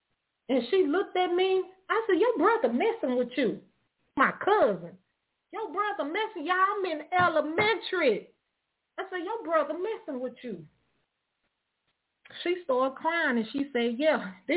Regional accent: Opelousas, Louisiana, United States; also born or lived in Dallas, United States; I grew up in, you know, I grew from West Dallas Project, but I grew up in Opelousas, Louisiana.

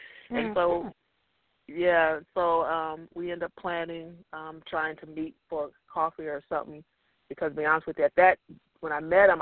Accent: California, United States; born there; I was born in Northern California. I moved out here to go to college.

